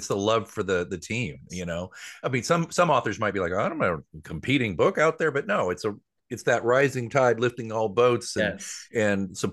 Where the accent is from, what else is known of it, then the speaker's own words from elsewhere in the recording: Oklahoma City, Oklahoma, United States; Of course, I grew up in Oklahoma City, and we didn't have soccer or anything like that.